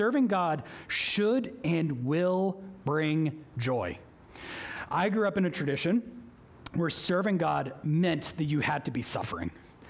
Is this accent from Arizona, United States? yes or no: no; Boston, Massachusetts, United States; And the Baptist church that I grew up in Boston trusted him with a big bag of coins.